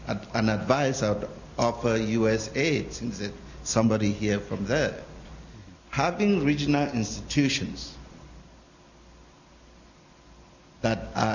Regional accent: Cameroon; I'm from Cameroon in Central Africa.

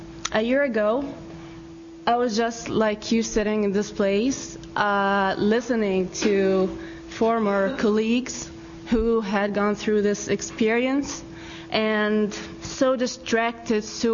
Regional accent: Egypt; from Egypt.

